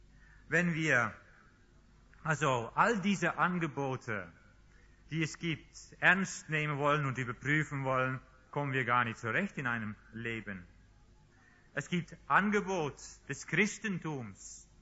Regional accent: Netherlands; German is a second language; moved away; also born or lived in Swabia; Ich bin Holländer. Sind das Holländer, oder? Wir haben aber 2,5 Jahre in Schwabenland gewohnt. Ich spreche aber kein Schwäbisch, aber genügend Deutsch, glaube ich, um verständlich reden zu können.

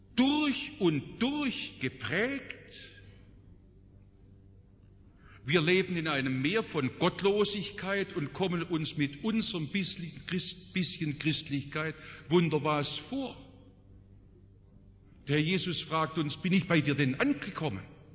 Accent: Stuttgart, Baden-Württemberg, Germany; accent: Stuttgart Swabian; also born or lived in Black Forest; Ich bin im Schwarzwald geboren, in Stuttgart aufgewachsen. Das hat mich durch und durch geprägt. Mein Schwäbisch ist ein Stuttgarter Schwäbisch.

